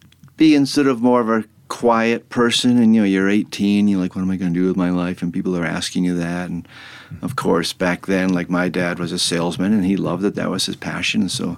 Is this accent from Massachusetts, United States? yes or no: yes; Boston, Massachusetts, United States; I used to play a lot of street hockey back then, growing up in Boston, where everybody played street hockey.